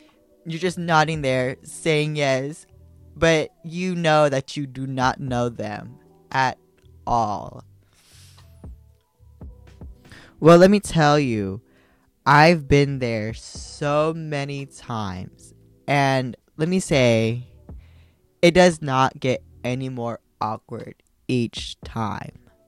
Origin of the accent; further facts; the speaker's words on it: Philippines; And so I grew up Filipino. Well, I am Filipino. Well, I grew up in a big Filipino family.